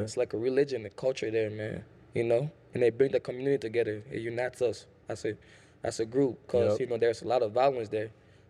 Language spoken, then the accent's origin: English; Monrovia, Montserrado, Liberia; also born or lived in Clarotown; So first, I grew up in Monrovia, Liberia, that I was born. First, I was born in Clarotown, you know. I was actually born in a house.